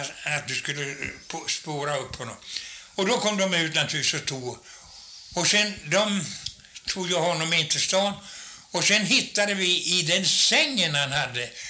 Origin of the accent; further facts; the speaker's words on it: Skirö, Jönköping County, Sweden; born there; i Skiresocken som där jag är född.